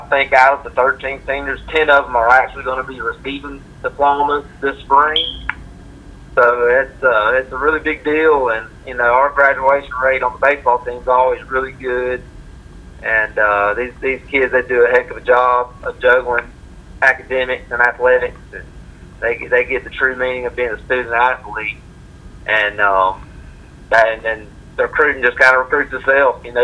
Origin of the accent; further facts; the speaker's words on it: Oxford, Alabama, United States; and I grew up in Oxford, which is only about an hour from Georgia.